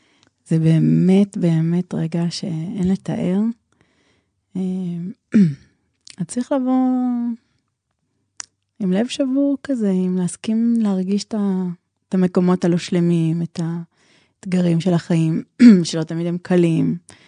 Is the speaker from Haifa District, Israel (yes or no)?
yes; Haifa, Haifa District, Israel; עם עוצמה, בחיפה.